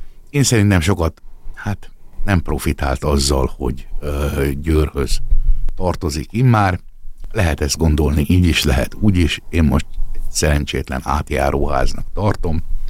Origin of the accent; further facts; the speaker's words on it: Győr, Győr-Moson-Sopron, Hungary; szoktam mondani, hogy nem is győri vagyok, hanem réfalusi